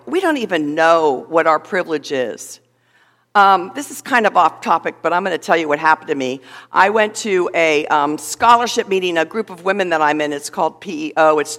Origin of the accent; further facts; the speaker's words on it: Miami Shores, Florida, United States; And I said, hey, be careful. That's where I'm from. I'm from Miami Shores.